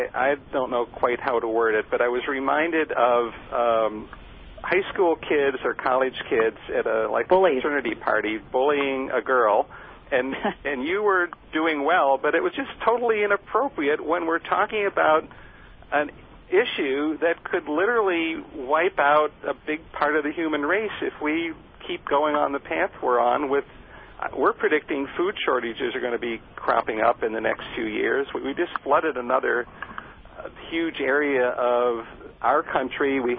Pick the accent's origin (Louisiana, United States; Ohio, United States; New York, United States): Ohio, United States; We grew up in Ohio and we love this country